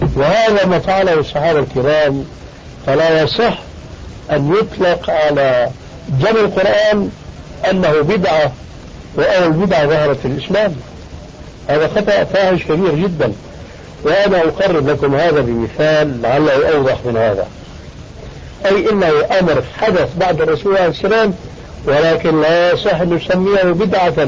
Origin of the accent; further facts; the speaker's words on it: Syria; كما يقولون عندنا في الشام بهرك بالك،